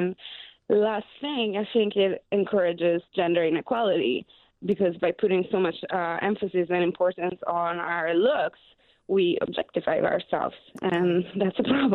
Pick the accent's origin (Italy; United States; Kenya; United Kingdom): Italy; English is a second language; moved away as an adult; started with Italy, which is my home country. And I used to live in New York, though. I just left New York a few weeks ago to be on the road full time for this project.